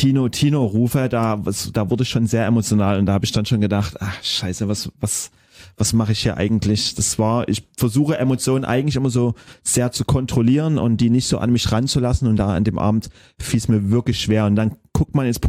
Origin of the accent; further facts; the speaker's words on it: Dresden, Saxony, Germany; dieses Dresden-Konzert, das war irgendwie, was mich als Person, es ist meine Heimat